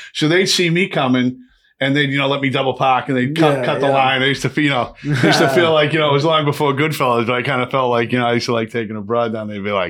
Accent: Lowell, Massachusetts, United States; I grew up in Lowell and the surrounding towns and nice towns like Westford and Chelmsford.

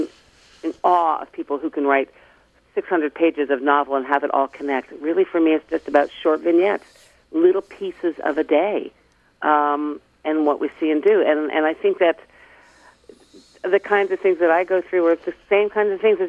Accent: Brooklyn, New York, United States; now in Millerton, United States; I grew up in Brooklyn Heights, Pataduke in Brooklyn Heights, but I never belonged there. I never, ever, ever belonged in the city, and eventually met a man from the Hudson Valley and married him and moved to Chatham.

